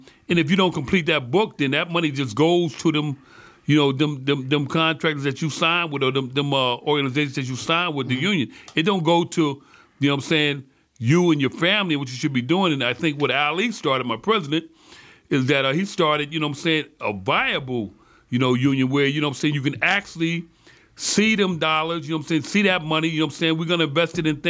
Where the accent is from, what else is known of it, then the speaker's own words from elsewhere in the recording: Albany, New York, United States; Well, my background is Albany, New York, where I grew up at.